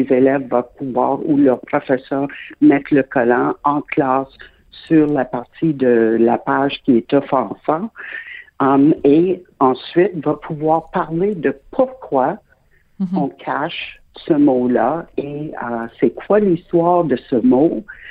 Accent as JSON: {"language": "French", "region": "Quebec", "country": "Canada", "said": "on nous appelait des Canadiens français. Maintenant, nous sommes des Québécois."}